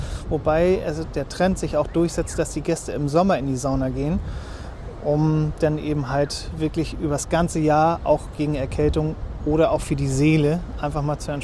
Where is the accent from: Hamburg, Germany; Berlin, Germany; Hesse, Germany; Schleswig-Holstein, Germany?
Schleswig-Holstein, Germany; Lübeck; born there; now in Fehmarn, Germany; das Wasser und die Ostsee hat mich von meinem ersten Tag quasi an begleitet, da ich gebürtiger Lübecker bin. Und jetzt bin ich eben halt quasi angekommen, wo ich hin wollte, ans Meer.